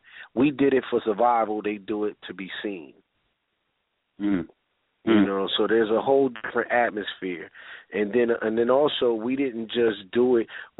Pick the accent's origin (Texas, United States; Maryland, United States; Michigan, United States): Maryland, United States; Baltimore; I'm from Baltimore City, man, East Baltimore to be exact. You know, born and raised right here, home city, the home of the wire.